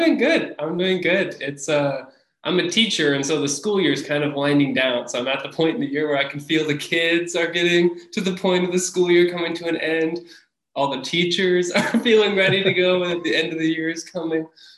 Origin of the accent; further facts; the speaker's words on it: Cedar Rapids, Iowa, United States; Yeah, so I grew up in Iowa, in Cedar Rapids, Iowa.